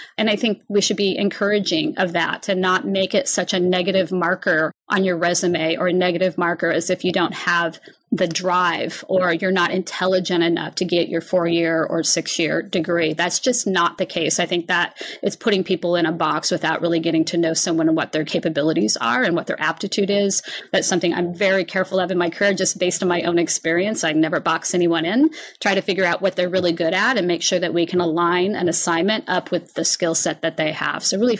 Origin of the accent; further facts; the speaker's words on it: Forks, Washington, United States; I grew up in Forks, Washington, which is a tiny little town on the Olympic Peninsula.